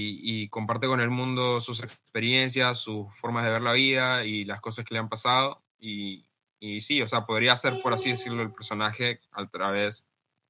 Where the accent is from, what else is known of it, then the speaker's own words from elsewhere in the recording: Chile; now in United States; Yo vengo de Chile, estoy viviendo en Estados Unidos ahora